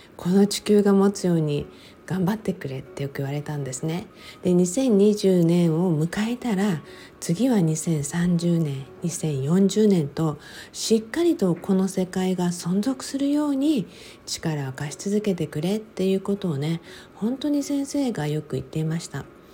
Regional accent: Okinawa, Japan; まあ沖縄生まれ沖縄育ちなので、その突風とかね、強風っていうんですか、その強風にはね慣れているものの

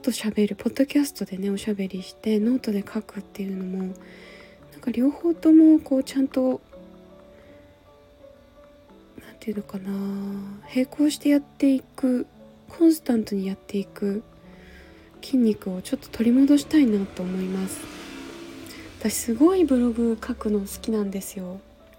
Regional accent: Miyagi, Japan; 私の実家が宮城県だったので、まあ被災していて、でおばあちゃん家が石巻っていうね海の近くの町だったので、

